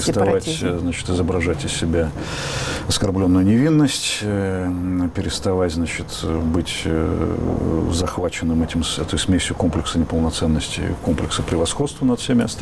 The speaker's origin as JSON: {"language": "Russian", "country": "Germany", "second_language": "Russian", "said": "Я бы с мизинца начал, нет? Я немец."}